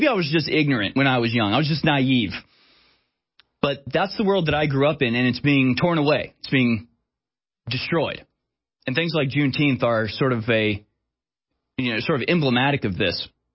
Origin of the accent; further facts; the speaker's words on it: Houston, Texas, United States; You know, I grew up in Houston. No school I went to was ever anything other than a third white, a third black, a third Hispanic. I grew up in a multicultural world